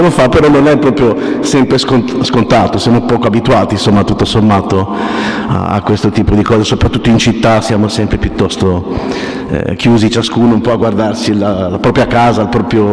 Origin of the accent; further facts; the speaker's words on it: Genoa, Liguria, Italy; ho detto che come genovesi non siamo portati